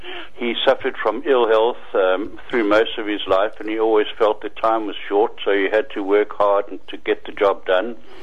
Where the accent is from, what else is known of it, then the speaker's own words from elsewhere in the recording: East London, Eastern Cape, South Africa; born there; Yes, I've really grown up with the beast. I was born in East London